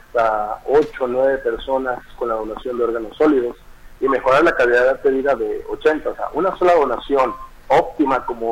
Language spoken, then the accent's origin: Spanish; Mexico; a nosotros como mexicanos, jamás nos gustan las imposiciones